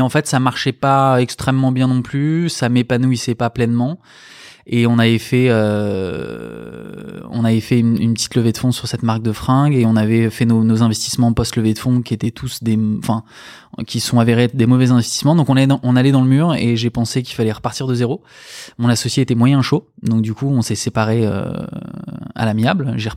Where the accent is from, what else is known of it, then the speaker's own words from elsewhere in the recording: Paris, Île-de-France, France; now in Bordeaux, France; je suis parisien, mais installé à Bordeaux. Je fais partie du wagon des Parisiens qui viennent envahir la ville.